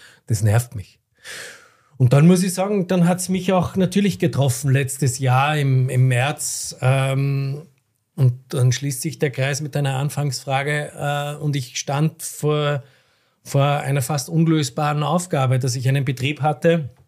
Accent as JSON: {"language": "German", "country": "Austria", "said": "Du bist Deutscher, ich bin Österreicher."}